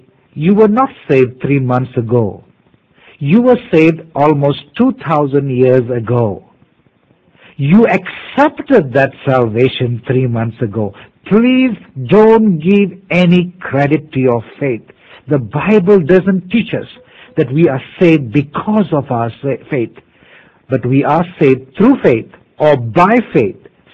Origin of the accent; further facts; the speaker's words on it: India; since I come originally from India, he thought I was a Hindu